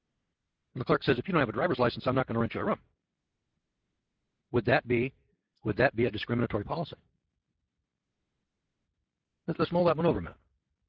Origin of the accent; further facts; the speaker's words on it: Isabella, Missouri, United States; you know, I'm from Isabella, Missouri.